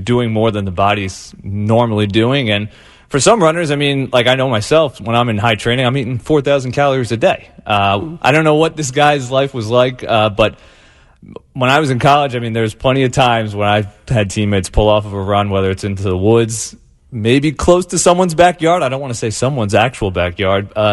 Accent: Homedale, Idaho, United States; So I'm from Homedale, too. So between the running and Homedale, and I guess even the pooping too, this story really hits close to home.

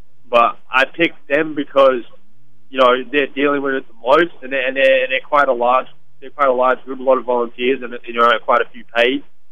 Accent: Western Australia, Australia; I'm from Western Australia, so the worst fires are over in New South Wales and Victoria.

